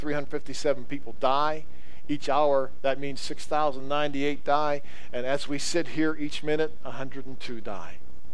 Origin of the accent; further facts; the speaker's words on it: Pittsburgh, Pennsylvania, United States; Remember, I grew up in Pittsburgh. The closest thing we came to farming was going to the store and buying tomatoes.